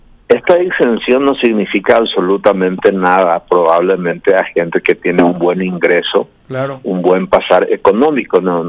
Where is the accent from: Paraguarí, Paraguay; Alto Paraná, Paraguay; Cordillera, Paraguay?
Cordillera, Paraguay; Piribebuy; Yo soy de Piribebuy